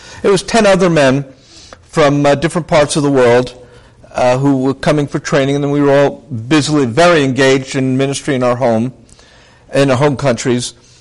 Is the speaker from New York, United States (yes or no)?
yes; New York, United States; Growing up in New York, you know, we did it all the time. In fact, I was an expert at offending people, and I still do that quite well on demand. It's in my New York genes.